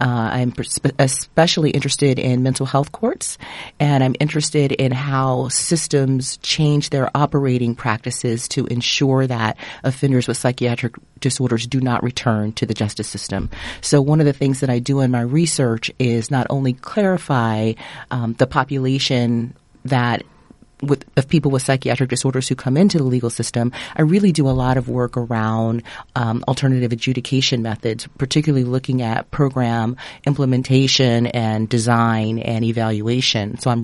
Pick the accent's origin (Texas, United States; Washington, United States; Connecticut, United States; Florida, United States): Texas, United States; Houston; So I am a native Houstonian. I'm born and raised in Houston, Texas